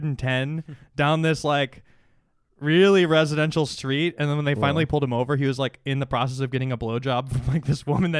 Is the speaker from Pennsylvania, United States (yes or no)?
no; Illinois, United States; Suburbs of Chicago.